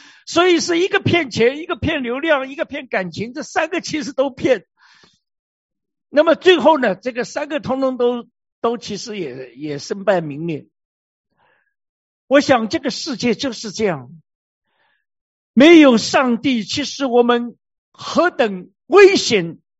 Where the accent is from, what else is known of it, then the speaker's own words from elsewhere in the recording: China; 以前我们中国人常常说这个四个州很重要